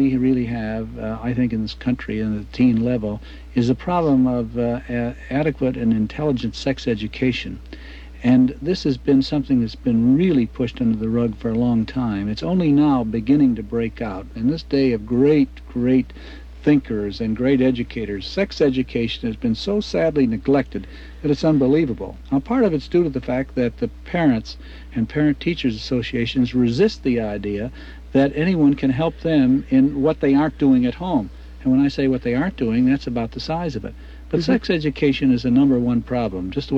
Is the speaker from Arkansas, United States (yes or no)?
no; California, United States; still be able to say that I'm a Californian